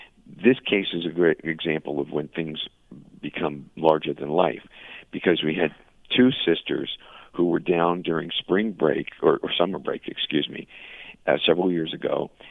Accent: Hollywood, Florida, United States; also born or lived in San Francisco Bay Area, United States; Originally from the San Francisco Bay Area, and I grew up, for the most part, here in Hollywood, Florida.

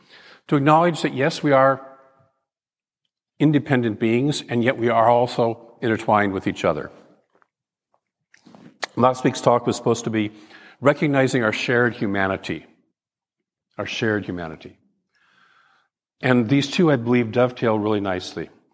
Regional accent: Portland, Oregon, United States; also born or lived in New England; And I remember when I moved from Portland, where I grew up, to New England.

